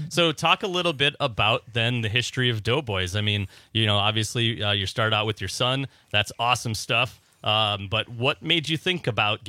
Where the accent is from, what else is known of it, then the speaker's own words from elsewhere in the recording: Chicago, Illinois, United States; you know, I'm from Chicago, and so what am I going to have? I'm going to have the deep dish, right?